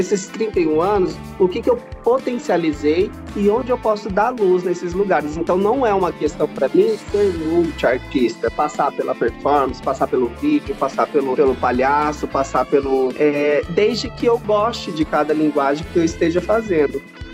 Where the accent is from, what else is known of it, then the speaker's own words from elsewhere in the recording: Mato Grosso do Sul, Brazil; now in São Paulo, Brazil; saí do Mato Grosso do Sul pra vir estudar arte em São Paulo